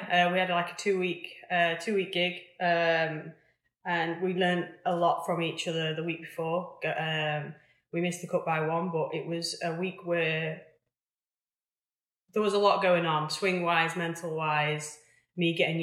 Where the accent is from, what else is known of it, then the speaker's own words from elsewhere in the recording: Cleethorpes, Yorkshire and the Humber, United Kingdom; Well, actually, I'm from Lincolnshire